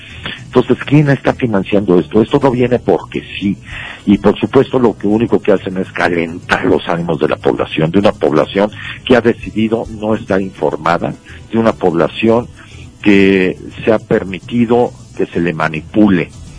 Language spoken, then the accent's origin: Spanish; Mexico; hay una división ahí que nos hace mucho daño como mexicanos